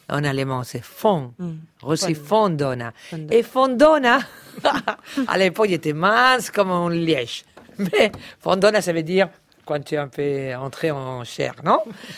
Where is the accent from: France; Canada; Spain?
Spain; Palma, Balearic Islands; born there; French is a second language; Parce que je suis né à Palma de Mallorca.